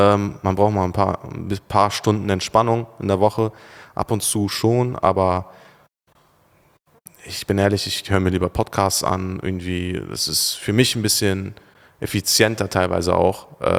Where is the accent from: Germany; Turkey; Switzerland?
Turkey; Boah, perfekter Tag in Monaco oder in Dubai oder in der Türkei, meine Heimat.